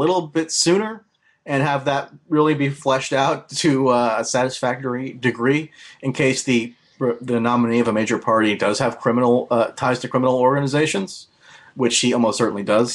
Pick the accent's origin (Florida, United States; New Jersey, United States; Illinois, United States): New Jersey, United States; West Caldwell; I also grew up in Essex County.